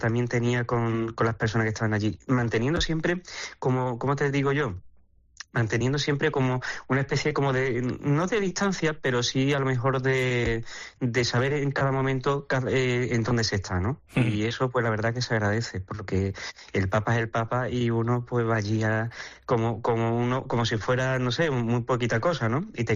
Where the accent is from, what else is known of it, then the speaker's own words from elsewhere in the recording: Osuna, Andalusia, Spain; y también le llevé un pequeño cuadro de la Virgen de Nuestra Señora de los Dolores de mi pueblo de Osuna.